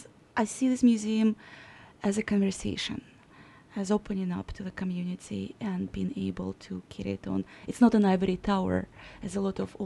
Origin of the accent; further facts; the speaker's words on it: Saint Petersburg, Russia; now in Alaska, United States; I am from St. Petersburg, Russia, originally. I've been living in Alaska for over 16 years by now